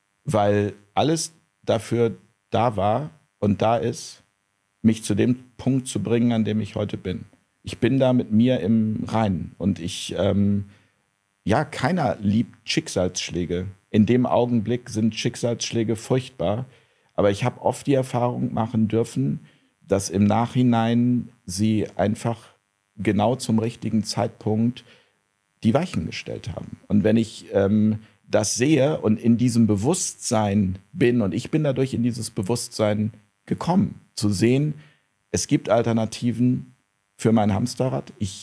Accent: Hamburg, Germany; Also ich komme ja aus Hamburg, da wird es auch immer mehr.

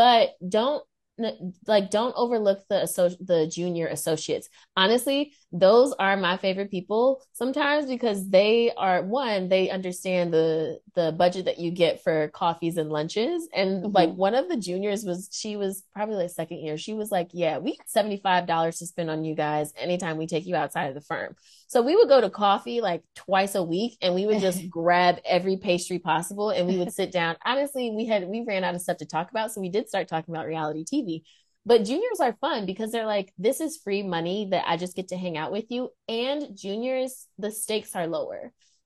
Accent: Midwest, United States; I am from the Midwest, and I went to a PWI

